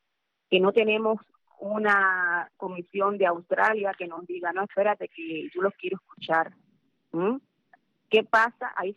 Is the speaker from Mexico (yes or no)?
no; Cuba; moved away; Yo me fui de Cuba en el 96